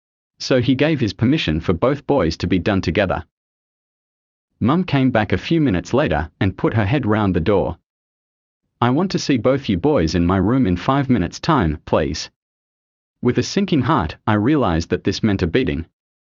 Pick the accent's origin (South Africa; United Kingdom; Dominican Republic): South Africa; When I was growing up in South Africa during the 1960s, the cane was in widespread use for corporal punishment.